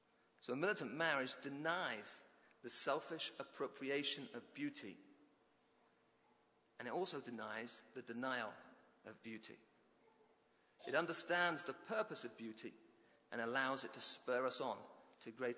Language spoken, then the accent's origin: English; United Kingdom; I'm British, I don't crank.